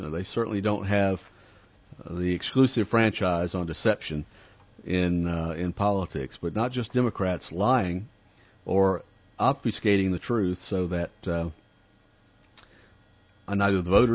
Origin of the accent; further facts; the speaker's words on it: New York City, New York, United States; As a New Yorker, and I would say as Americans, we hang our heads in shame.